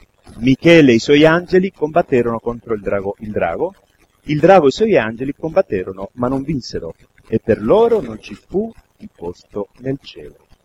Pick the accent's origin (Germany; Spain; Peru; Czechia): Spain; Italian is a second language; sono spagnolo, io ho vissuto da piccolo anche la dittatura di Franco, è morto quando io sono entrato all'università